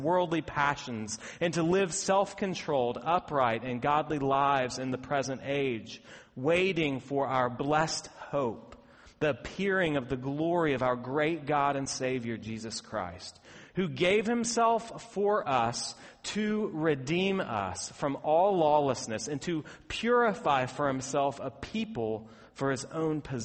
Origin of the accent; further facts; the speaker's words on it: Bristol, United States; I grew up in Bristol, and Bristol has a speedway